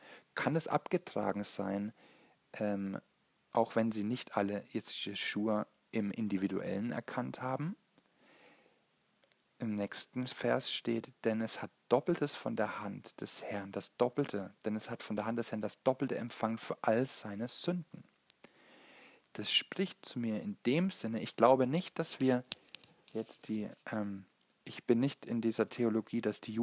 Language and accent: German; Germany; wir haben ein ganz schwieriges Wir-Bewusstsein, vor allem als Deutsche, wir als Volk, ja, das ist ein ganz schwieriges Ding